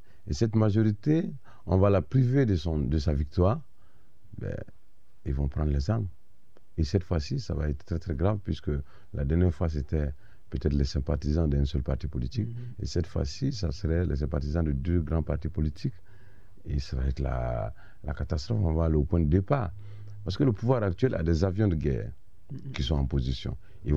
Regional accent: Côte d’Ivoire; moi, en tant qu'Ivoirien, qui connaît la mentalité des Ivoiriens, qui suis né dans ce pays, qui a grandi dans ce pays, qui suis de ce pays, je dirais.

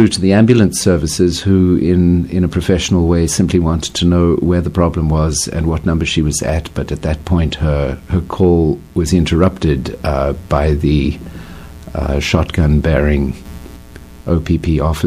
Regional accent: Canada; what I would regard as a Canadian citizen as absolutely understandable and predictable civil disobedience

